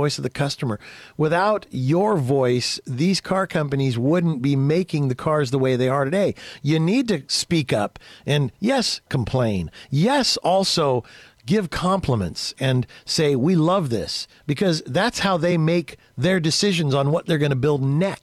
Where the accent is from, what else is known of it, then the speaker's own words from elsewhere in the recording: United States; I'm proud to be an American. I am glad to live in this great country.